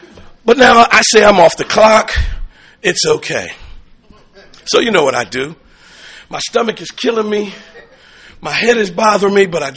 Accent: Trenton, New Jersey, United States; By the way, I'm from Trenton, New Jersey, capital area, Narcotics Anonymous.

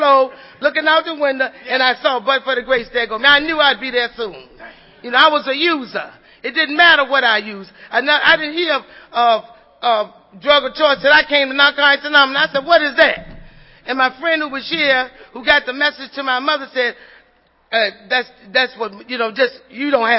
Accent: Richmond, Virginia, United States; I grew up in a tobacco neighborhood where people work in the tobacco companies. I'm from Richmond, Virginia.

